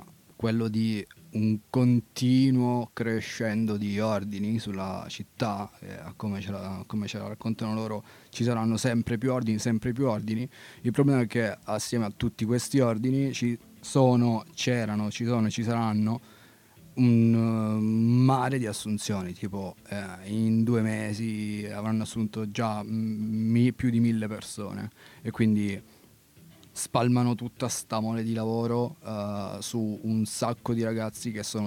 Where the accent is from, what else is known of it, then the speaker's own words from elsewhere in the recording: Apulia, Italy; now in Turin, Italy; qui a Torino perché giù da me la situazione lavorativa, sono pugliese, non è delle migliori